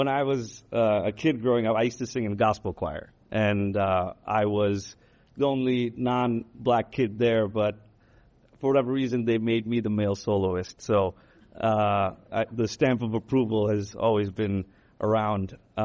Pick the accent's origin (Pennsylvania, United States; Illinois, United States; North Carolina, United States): Illinois, United States; Chicago; I'm from Chicago, so when he mentioned that, I was like, yeah.